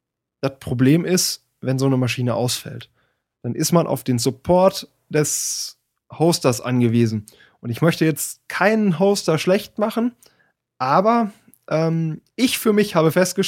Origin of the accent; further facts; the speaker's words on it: Bielefeld, North Rhine-Westphalia, Germany; Ich komme aus Bielefeld